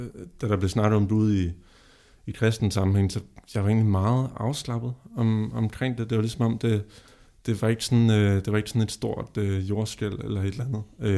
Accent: Copenhagen, Capital Region, Denmark; Jeg tænkte jo sådan, jeg er fra København

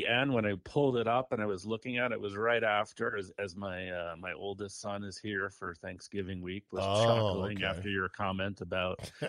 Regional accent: New York, United States; I had not been in that stadium, you know, growing up on Long Island.

